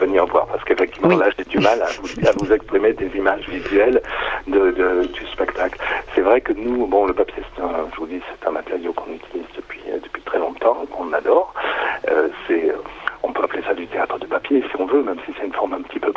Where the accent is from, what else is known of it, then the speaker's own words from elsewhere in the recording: Provence-Alpes-Côte d'Azur, France; qui est aussi notre territoire puisqu'on est aussi des Alpes de Haute-Provence